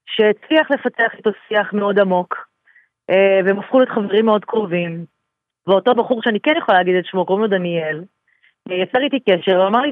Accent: Haifa, Haifa District, Israel; כי אני חיפאית במקור, וגרה עכשיו בחיפה

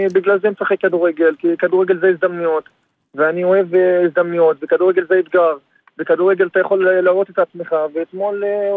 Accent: Umm al-Fahm, Haifa District, Israel; אני מומל פחם.

